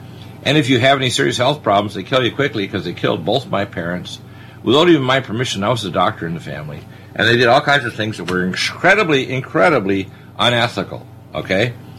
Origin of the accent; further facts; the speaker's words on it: Detroit, Michigan, United States; born there; also born or lived in British Columbia / Augusta / Wisconsin / Colorado; I was born in Detroit, but I went to medical school there.